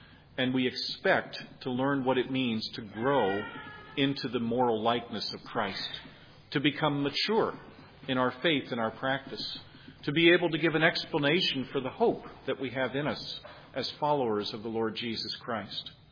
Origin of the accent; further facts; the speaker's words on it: Gettysburg, Pennsylvania, United States; It reminds me, growing up in Gettysburg, of the local steeples there that would always dong out the time of day.